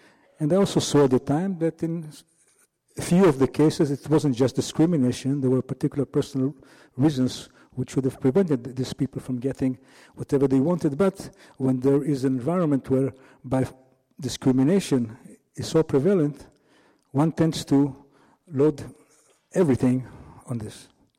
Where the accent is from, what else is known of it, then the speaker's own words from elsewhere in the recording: Tel Aviv, Tel Aviv District, Israel; growing up in Tel Aviv, like I did, we never happened to meet Arabs